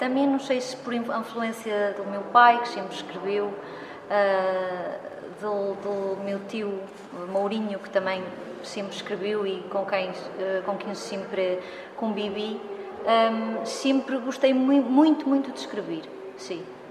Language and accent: Portuguese; Miranda do Douro, Bragança, Portugal; temas com raízes na terra, nos costumes, nas tradições daqui da minha terra